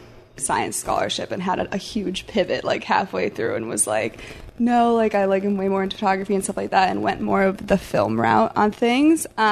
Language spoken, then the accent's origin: English; South Bend, Indiana, United States; My family's originally from Indiana, so I'm from South Bend, Indiana, if you know, like Notre Dame.